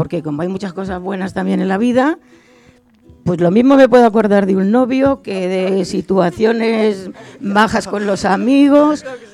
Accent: Tinajas, Castilla-La Mancha, Spain; mi pueblo, que yo lo llevo en el alma, visualizo, mi pueblo se llama Tinajas, de la provincia de Cuenca, y visualizo sus calles.

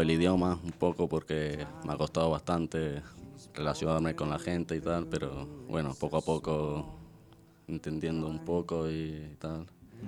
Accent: Argentina; now in Granada, Spain; soy argentino, pero actualmente vivo en Granada desde hace 10 años.

